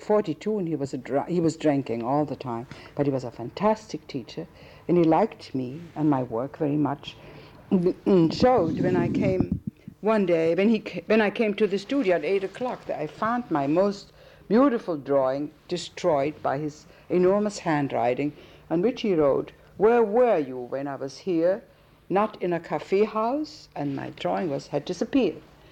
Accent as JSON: {"language": "English", "town": "Bayreuth", "region": "Bavaria", "country": "Germany", "tie": "born or raised there", "said": "I was born in Bayreuth by the chance that my mother was absolutely crazy about Wagner, so we lived there for quite a few years. And my first school years were there."}